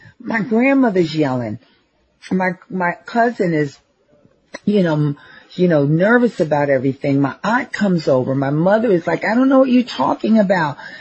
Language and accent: English; Philadelphia, Pennsylvania, United States; growing up in North Philadelphia, going to a huge all-girls high, Catholic girls high school, being African-American and playing first violin